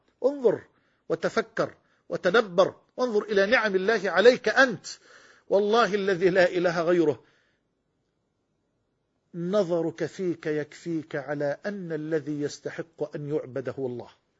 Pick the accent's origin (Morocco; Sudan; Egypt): Egypt; زي ما بيقولوا عندنا في مصر، أكلة واحدة ولا شربة مية